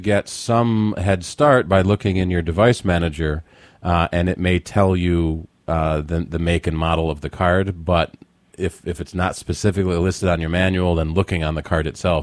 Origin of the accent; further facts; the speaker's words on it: Rochester, New York, United States; We're from Rochester.